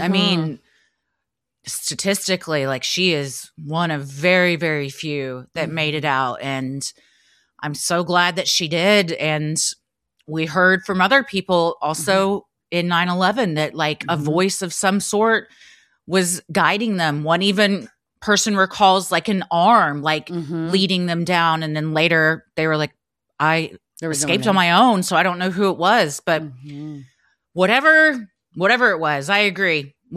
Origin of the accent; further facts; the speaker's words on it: New York City, New York, United States; an otherwise pretty happy and loving experience growing up in New York City.